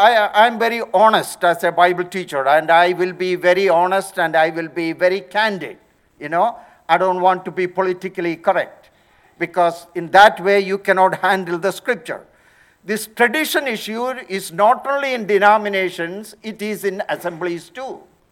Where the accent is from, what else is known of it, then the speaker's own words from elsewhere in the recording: India; Because we come from India, many of us from Kerala, and we have certain good traditions